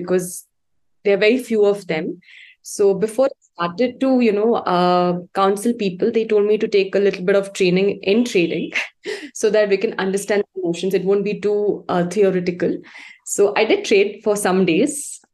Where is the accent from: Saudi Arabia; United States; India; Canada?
India; English is a second language; Okay, so I'm from India. I currently stay in Bangalore.